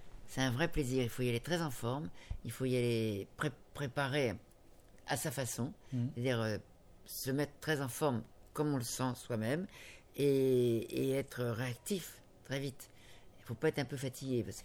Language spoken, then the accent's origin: French; Tourcoing, Hauts-de-France, France; puisque j'habitais Tourcoing. Et on venait souvent en Belgique.